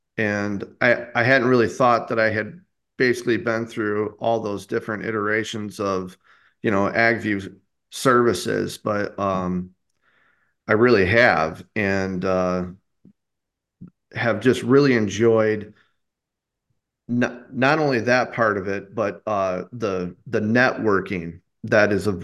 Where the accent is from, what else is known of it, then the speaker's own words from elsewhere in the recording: Genoa, Illinois, United States; I'm from Genoa, Illinois.